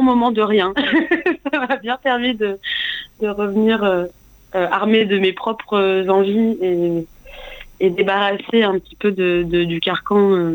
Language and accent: French; Occitanie, France; Après, moi, j'ai grandi en Ariège, donc j'ai appris l'occitan à l'école.